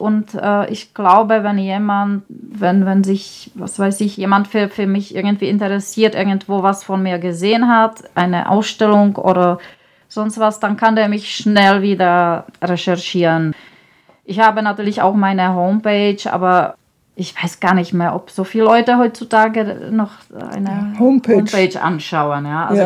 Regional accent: Czechia; German is a second language; moved away as an adult; now in Germany; Ja, also ich komme aus Tschechien. Dort habe ich an der Grafikschule studiert. Und bin seit 28 Jahren ungefähr in Deutschland.

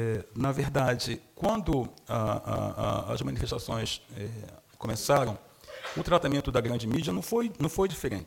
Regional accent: Brazil; ainda vamos demorar um tempo, nós, como brasileiros, para ter realmente uma interpretação completa sobre o que aconteceu, né?

